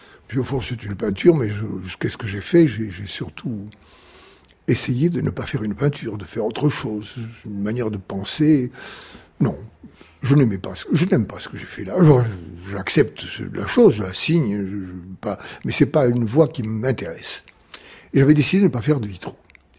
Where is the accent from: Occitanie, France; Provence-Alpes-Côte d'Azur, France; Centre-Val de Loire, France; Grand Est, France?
Occitanie, France; Rodez; born there; vous rapprochez de mon lieu d'origine. Sylvanès, c'est dans l'Aveyron. Et je suis né à Rodez.